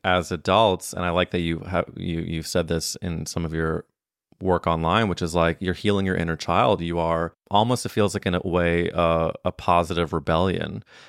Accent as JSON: {"language": "English", "region": "Midwest", "country": "United States", "tie": "born or raised there", "said": "especially when you're in a place like the South or where I grew up in the Midwest"}